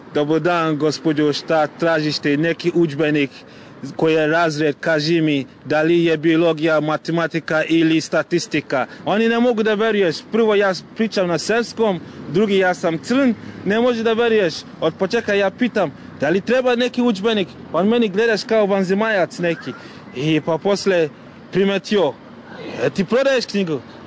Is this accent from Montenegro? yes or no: no; Ghana; Serbian is a second language; now in Serbia; Ja sam iz Gane.